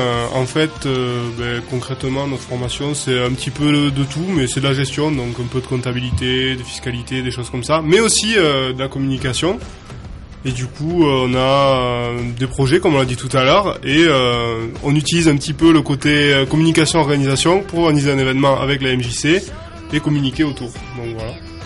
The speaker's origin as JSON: {"language": "French", "region": "Aubrac", "country": "France", "said": "Moi, c'est plus typique et un peu plus la montagne. Je viens de l'Aubrac."}